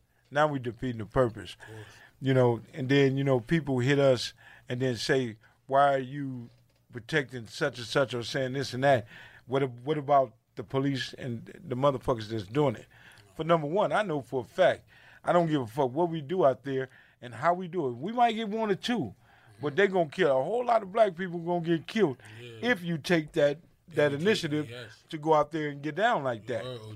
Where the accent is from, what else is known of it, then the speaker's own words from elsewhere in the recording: New Jersey, United States; And I'm from New Jersey, so I know it's crazy out there, and it's crazy out here, so it's crazy.